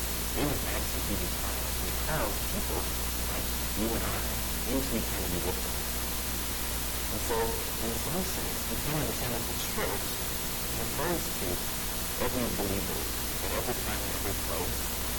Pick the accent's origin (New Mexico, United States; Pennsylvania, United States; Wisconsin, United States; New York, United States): New Mexico, United States; Las Cruces; A little bit about me. I grew up here in Las Cruces.